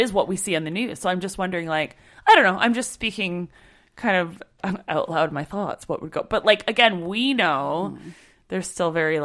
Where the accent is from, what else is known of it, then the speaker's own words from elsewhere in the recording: Canada; I'm Canadian, obviously.